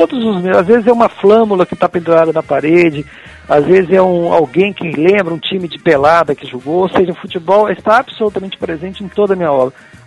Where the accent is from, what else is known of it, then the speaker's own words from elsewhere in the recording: Cataguases, Minas Gerais, Brazil; eu fui até um médio lateral esquerdo na minha adolescência, lá na minha cidade em Cataguases.